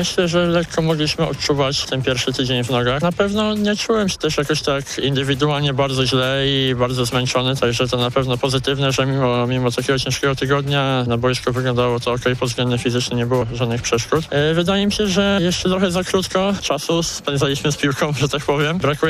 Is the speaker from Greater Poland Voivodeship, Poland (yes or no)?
yes; Poznań, Greater Poland Voivodeship, Poland; born there; Urodziłem się w Poznaniu, ale całe życie kibicuję Lechowi